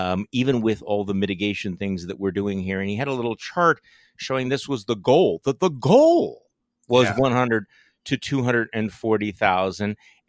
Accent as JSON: {"language": "English", "region": "Wisconsin", "country": "United States", "said": "See, this shows that I'm from Wisconsin as opposed."}